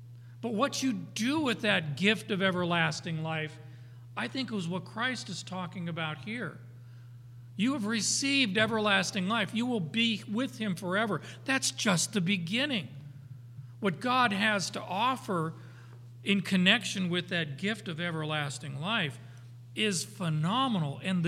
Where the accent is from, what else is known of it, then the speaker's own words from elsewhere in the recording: Arizona, United States; I grew up in Arizona. We swam all the time.